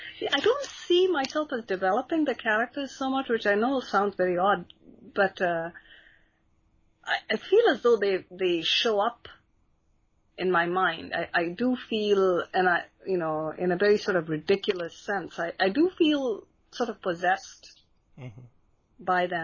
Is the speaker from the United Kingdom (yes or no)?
no; India; The one of the wonderful things about being Indian is that you have a huge family, and you have all these marvelous characters.